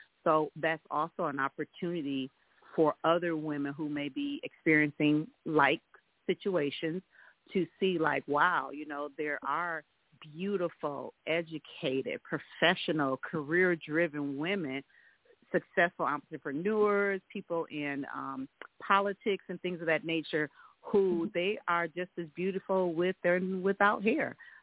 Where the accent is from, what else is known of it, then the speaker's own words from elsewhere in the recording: Milwaukee, Wisconsin, United States; moved away as an adult; now in Texas, United States; I'm from Milwaukee, Wisconsin. And I transitioned to Texas for a job opportunity and for also for my son to have a greater opportunity for football here in Texas.